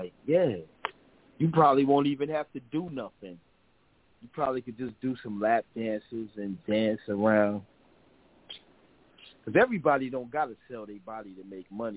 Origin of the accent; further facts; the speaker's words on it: Paterson, New Jersey, United States; So I'm from Patterson, but she lived in Englewood or Belleville or something, like a white town.